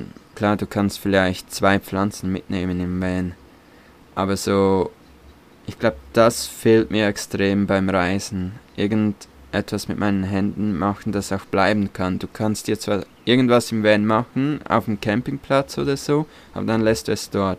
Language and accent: German; Switzerland